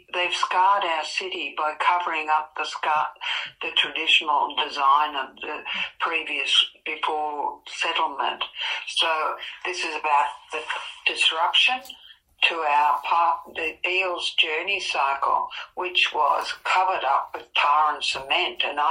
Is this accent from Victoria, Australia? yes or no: yes; Melbourne, Victoria, Australia; I'm from Melbourne. What they call it now, Melbourne. They call it Nan, but I call it Birunga, the country of the river.